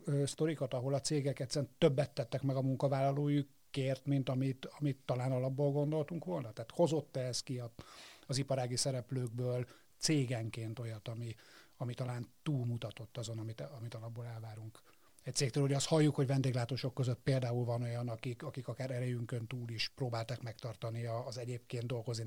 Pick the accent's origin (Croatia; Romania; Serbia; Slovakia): Croatia; now in Hungary; Én hasonlóan kezdtem, csak én Horvátországból érkeztem.